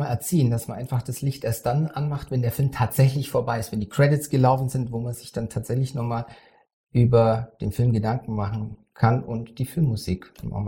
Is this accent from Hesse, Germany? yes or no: no; Krumbach, Bavaria, Germany; Ich komme aus Bayern, also aus Krumbach, das liegt zwischen Augsburg und Ulm.